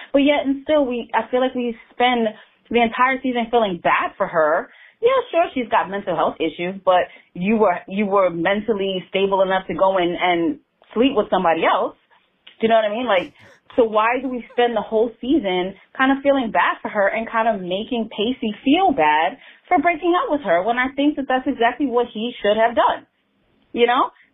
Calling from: Brooklyn, New York, United States; I'm calling from Brooklyn, New York.

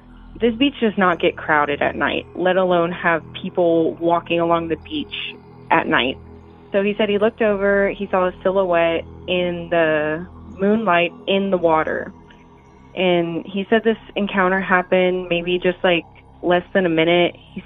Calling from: Houston, Texas, United States; Hey, Derek … like from Mortal Kombat, and I'm calling from Houston, Texas.

